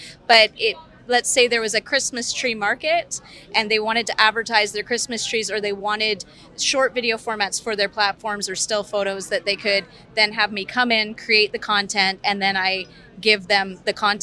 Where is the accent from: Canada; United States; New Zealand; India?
Canada; Toronto, Ontario; So I am a digital creator from the Toronto area.